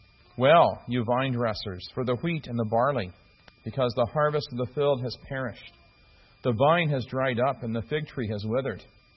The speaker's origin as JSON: {"language": "English", "region": "Midwest", "country": "United States", "tie": "born or raised there", "said": "It may have been different where I grew up in the Midwest, which was part of the so-called Bible Belt"}